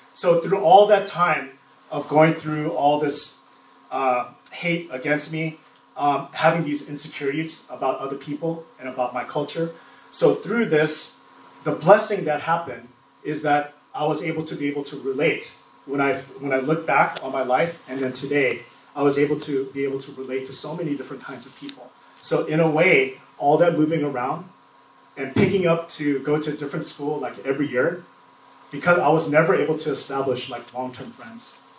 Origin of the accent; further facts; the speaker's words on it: Texas, United States; also born or lived in Seattle, United States; So I shared like last night when I grew up in Texas, and then when I moved to Seattle, it was the first time I saw so much diversity